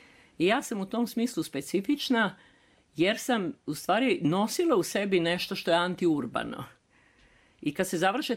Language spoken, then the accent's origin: Serbian; Belgrade, Serbia; I majka je mene dovodila iz Beograda, gde sam ja rođena, tačnije u Zemunu.